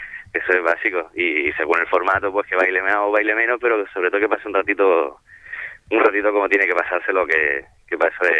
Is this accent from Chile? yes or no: no; La Carolina, Andalusia, Spain; Y bueno, y luego fui a Jaén porque yo me crié en La Carolina, que era un pueblo de allí.